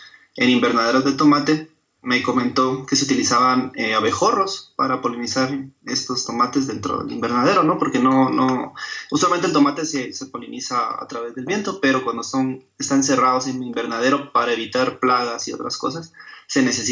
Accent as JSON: {"language": "Spanish", "town": "Guatemala City", "region": "Guatemala Department", "country": "Guatemala", "lives_now": "San Cristóbal de las Casas, Mexico", "said": "Soy originario de Ciudad de Guatemala y estoy estudiando el doctorado en el Colegio de la Frontera Sur, en la Unidad de San Cristóbal de las Casas, Chiapas, México."}